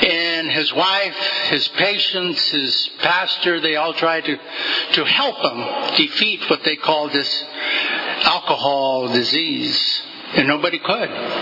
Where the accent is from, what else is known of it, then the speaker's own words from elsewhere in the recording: California, United States; I am from Tulare County. I was born at Tagus Ranch. My father was a farm laborer.